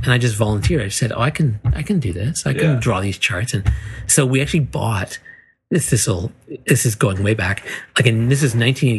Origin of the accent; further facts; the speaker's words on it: Ladner, British Columbia, Canada; I grew up in Ladner, which is, for those of you in Vancouver, it's like on the way to the ferry, right?